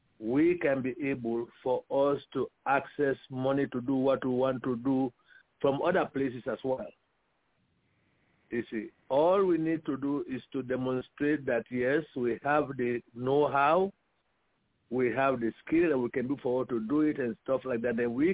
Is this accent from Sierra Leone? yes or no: yes; Sierra Leone; I'm originally from Sierra Leone.